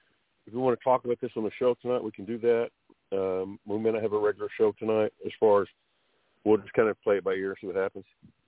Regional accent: United States; If I prophesy against the United States of America, for whatever reason, just believe me, I'm an American. I'm a patriot second.

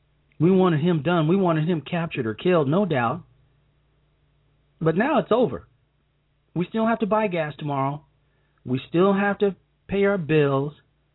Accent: Chicago, Illinois, United States; or even in my hometown of Chicago.

